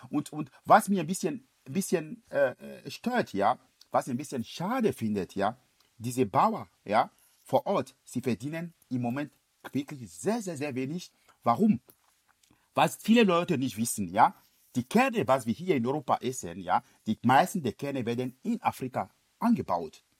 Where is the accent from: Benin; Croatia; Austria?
Benin; German is a second language; Benin ist mein Heimatland, ist das siebte Cashew-Produzent weltweit.